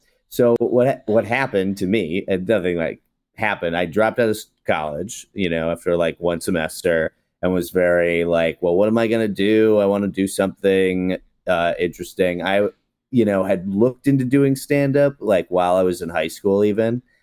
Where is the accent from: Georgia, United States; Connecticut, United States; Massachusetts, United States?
Massachusetts, United States; moved away as an adult; also born or lived in New York; So I was 18 and I moved in with my dad in New York, and which is like where I was born, but I grew up in Massachusetts.